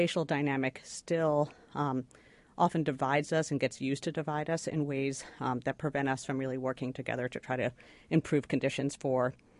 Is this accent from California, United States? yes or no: no; New York City, New York, United States; I grew up in New York City, and I, for a summer, attended the Harlan School of the Arts.